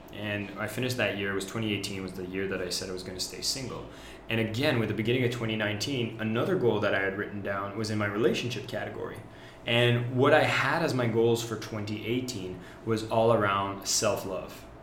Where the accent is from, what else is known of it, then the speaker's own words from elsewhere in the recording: Canada; She's Brazilian, I'm Canadian. Canadians are naturally very emotionally limited